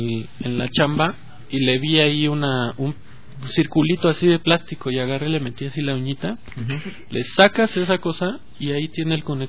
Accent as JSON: {"language": "Spanish", "country": "Mexico", "said": "pues con lo bien administrados que somos los mexicanos"}